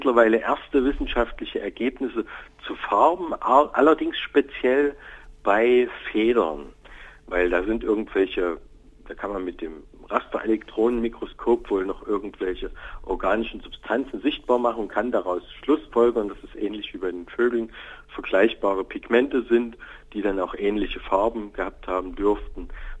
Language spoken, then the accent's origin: German; Dresden, Saxony, Germany; Ich komme aus Dresden, aus Sachsen